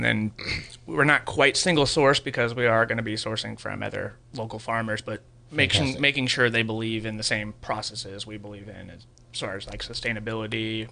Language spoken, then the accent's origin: English; California, United States; I am actually born and raised here in Sonoma County.